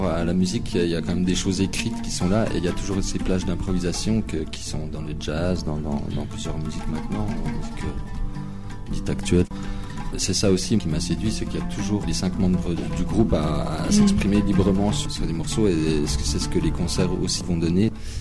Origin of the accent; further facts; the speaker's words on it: Besançon, Bourgogne-Franche-Comté, France; Moi je suis de Besançon.